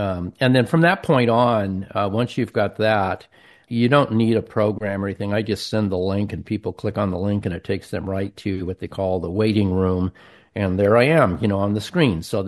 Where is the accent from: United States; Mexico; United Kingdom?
United States; Pacific Northwest; I grew up in the Northwest.